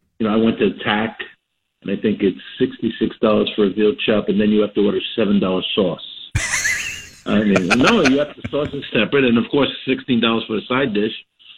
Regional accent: New York, United States; being a New Yorker as I am

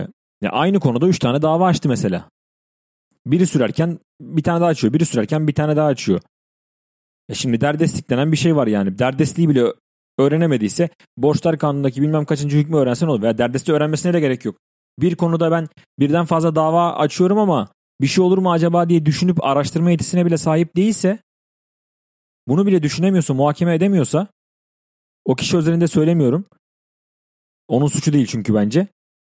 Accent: İzmir, Turkey; Ben kendi ailemle birlikte yaşıyordum. İzmirliyim, 9 Eylül'de okuyordum.

